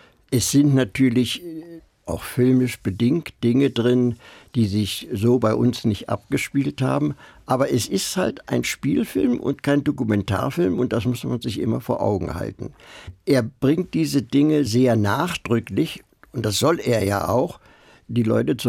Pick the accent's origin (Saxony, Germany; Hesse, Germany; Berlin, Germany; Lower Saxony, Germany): Berlin, Germany; Ich bin Berliner, der Blockadewinter.